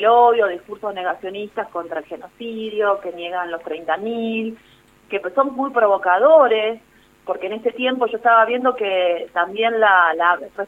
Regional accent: Villa Ramallo, Buenos Aires Province, Argentina; paso mi vida y mi crianza, mi infancia y mi juventud en Villa Ramallo, provincia de Buenos Aires.

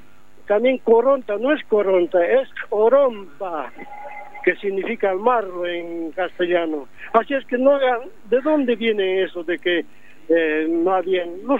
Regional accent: Mendoza, Argentina; Mi cultura yo no lo olvido. Yo soy mendocino, yo soy argentino boliviano. Estoy desde hace del 86

